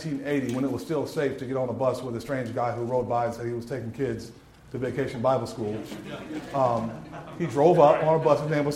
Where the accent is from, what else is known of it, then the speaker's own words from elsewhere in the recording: El Paso, Texas, United States; born there; I was born in El Paso, Texas, on December 8th, 1969.